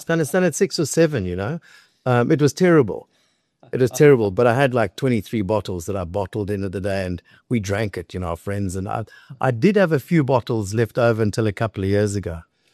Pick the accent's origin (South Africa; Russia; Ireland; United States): South Africa; Constantia, Western Cape; So I grew up in Constantia and it's surrounded by vineyards and wines and obviously a culture of wine drinking.